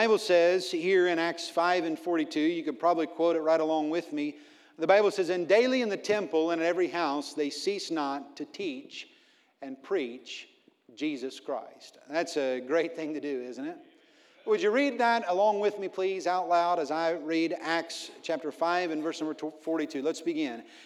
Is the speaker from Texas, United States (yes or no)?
yes; Texas, United States; Well, we're from Texas, as Brother Andrew told you. We're from Texas, and we don't have White Castle.